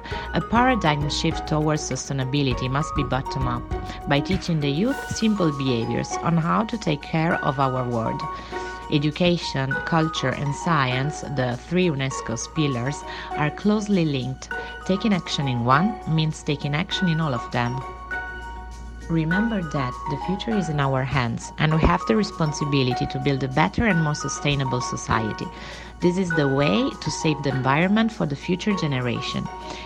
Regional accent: Orvieto, Umbria, Italy; English is a second language; I'm from Orvieto, a town in the center of Italy, and I'm a law graduate specializing in international law.

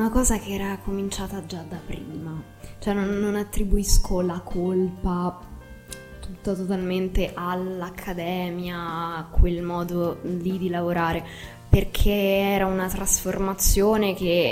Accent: Abruzzo, Italy; io sono abruzzese, ho iniziato in una scuola di danza di Chieti

